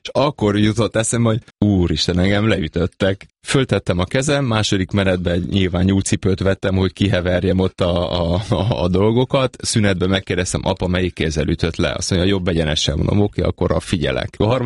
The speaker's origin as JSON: {"language": "Hungarian", "country": "Hungary", "said": "akkor én voltam az első magyar"}